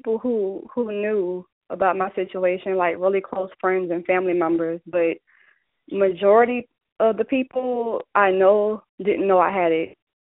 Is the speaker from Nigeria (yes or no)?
no; New Orleans, Louisiana, United States; Okay, well, like you said, I am from New Orleans, Louisiana. I'm 26 years old